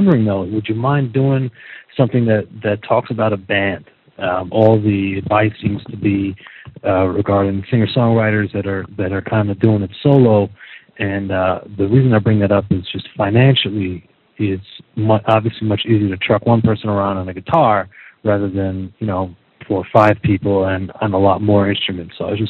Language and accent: English; New York City, New York, United States; I'm from New York City, playing a band called